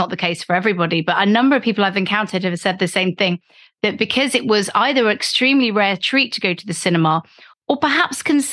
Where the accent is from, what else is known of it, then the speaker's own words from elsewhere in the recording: South West England, United Kingdom; But I was certainly fascinated by movies growing up in Devon.